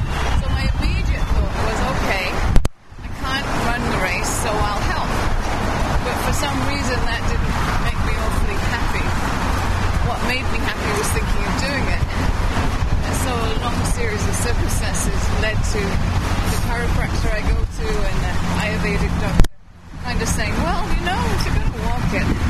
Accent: England, United Kingdom; One, I'm English, so I like rain.

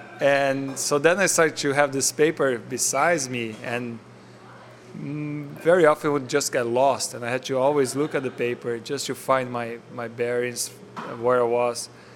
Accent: Brazil; I'm from Brazil

